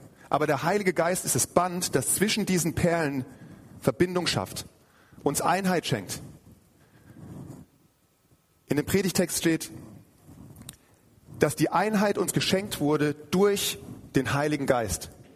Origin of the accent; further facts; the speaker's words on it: Mannheim, Baden-Württemberg, Germany; Ich komme zwar aus dem Süden Mannheims